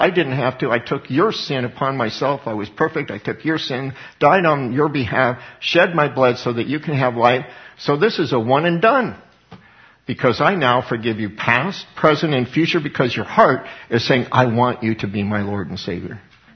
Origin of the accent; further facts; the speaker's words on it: Colorado, United States; He was living in my hometown in Colorado.